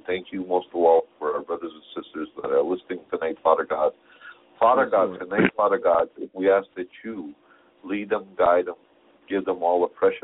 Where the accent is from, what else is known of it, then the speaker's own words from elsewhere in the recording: Ohio, United States; I'm from Ohio, a brother in the Lord, a servant of the Lord.